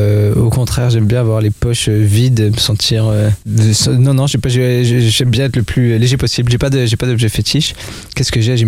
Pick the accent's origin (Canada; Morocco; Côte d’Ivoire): Canada; now in France; Bah non, mais j'ai grandi au Canada, oui.